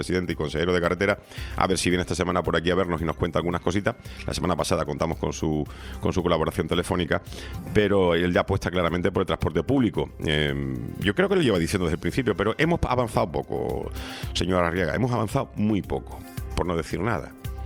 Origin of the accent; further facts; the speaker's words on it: Seville, Andalusia, Spain; uno de los monumentos más emblemáticos de mi ciudad natal, que es la Plaza de España, se construyó para este fin, para celebrar la Feria Internacional Iberoamericana de Sevilla del año 29